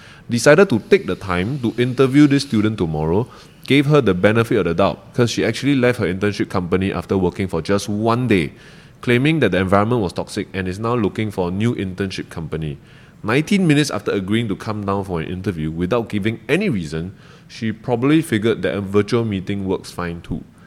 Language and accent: English; Malaysia; now in Singapore; I'm from Malaysia, right? I'm a Malaysian PR working and living in Singapore.